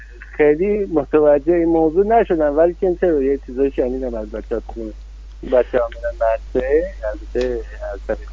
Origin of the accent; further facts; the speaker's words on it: Iran; خودم من ایرانی هستم